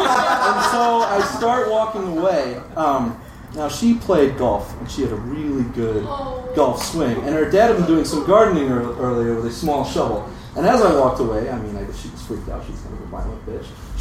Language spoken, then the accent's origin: English; United Kingdom; accent: British; my accent at the time is not what it is now. I was British, so, oh, he's not nerdy, he's just British, and that's really cool. So somewhere around when I was 15 years old, I just, over the course of 2 weeks, I sound like a Midwestern.